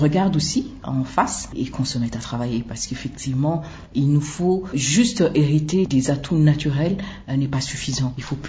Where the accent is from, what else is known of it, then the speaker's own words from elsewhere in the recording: DR Congo; je suis du Grand Congo, bah, c'est la République démocratique du Congo